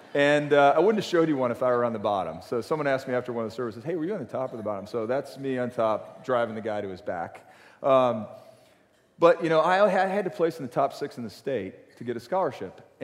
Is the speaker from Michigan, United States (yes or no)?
yes; Detroit, Michigan, United States; So I grew up in Detroit, Michigan. My mom and dad both worked for the Ford Motor Company.